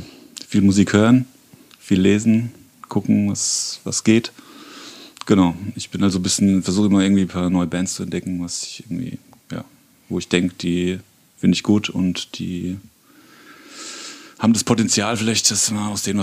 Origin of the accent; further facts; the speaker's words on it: Bürgstadt, Bavaria, Germany; ich komme aus Miltenberg, Bürgstadt, genauer gesagt, direkt nebendran. Genau, und wohne aber schon seit über 20 Jahren mittlerweile, ja.